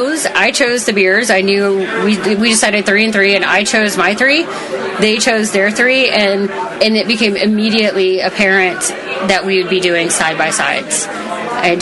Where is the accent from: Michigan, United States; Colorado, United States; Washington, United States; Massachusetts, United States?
Colorado, United States; Fort Collins; I am from Fort Collins, Colorado